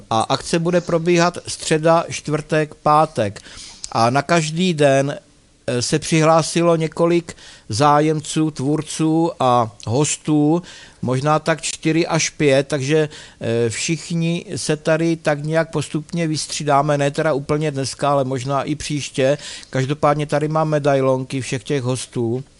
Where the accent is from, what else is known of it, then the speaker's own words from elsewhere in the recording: Olomouc Region, Czechia; accent: Haná dialect; já mluvím hanácky, jo, takže vlastně ani nemluvím spisovně